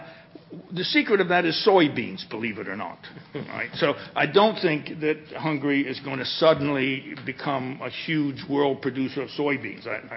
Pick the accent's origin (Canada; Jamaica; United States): United States; Another thing that's very interesting to me as an American is the discussion